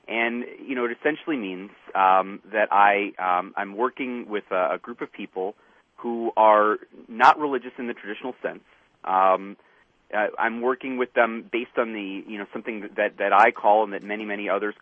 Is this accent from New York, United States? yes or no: yes; New York City, New York, United States; I grew up in New York City in an extremely diverse neighborhood religiously.